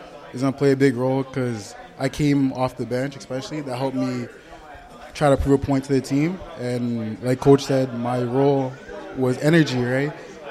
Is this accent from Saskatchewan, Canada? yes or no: no; Calgary, Alberta, Canada; Life back home, it's simple. It's fun.